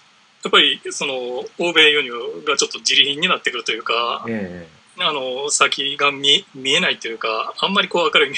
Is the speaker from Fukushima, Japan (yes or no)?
no; Osaka, Japan; でたまたまその地元の大阪で